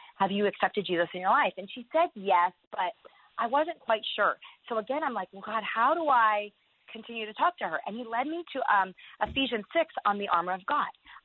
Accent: United States; because being an American, East Asians are very intrigued in wanting to learn English and the American life.

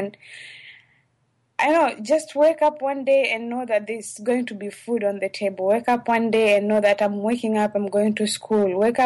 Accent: Kisumu, Kisumu County, Kenya; English is a second language; I grew up in a village in western Kenya. To be more precise, in Kisumu, that is close to Lake Victoria. And my parents basically were poor, so they were subsistence farmers.

